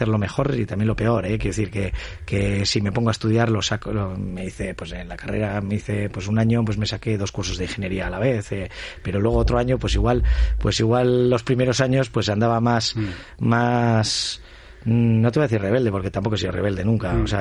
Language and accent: Spanish; Algorta, Basque Country, Spain; yo estudié en Le Castola de mi pueblo, en San Nicolás y Castola, en Algorta.